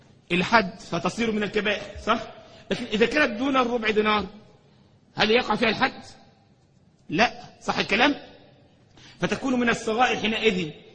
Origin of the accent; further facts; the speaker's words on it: Egypt; انا مره شفت واحد عندنا في مصر بيتكلم في الموبايل واقف في الشارع